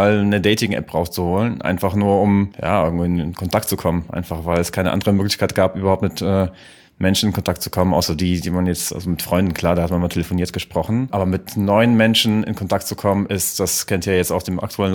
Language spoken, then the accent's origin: German; Cologne, North Rhine-Westphalia, Germany; now in Berlin, Germany; Ich bin ja jetzt seit 7 Jahren hier in Berlin und ich komme ja aus Köln.